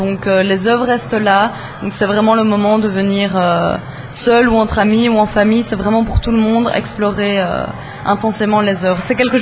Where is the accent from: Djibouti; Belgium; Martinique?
Belgium; Je viens de Belgique.